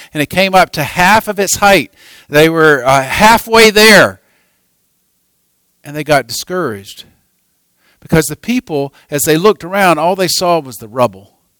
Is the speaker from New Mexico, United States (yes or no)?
no; North Carolina, United States; we came back to visit in my hometown just outside of Raleigh